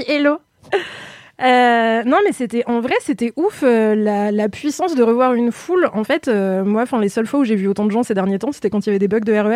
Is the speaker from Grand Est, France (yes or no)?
no; Lyon, Auvergne-Rhône-Alpes, France; Alors, moi, je suis lyonnaise, on dit Ron.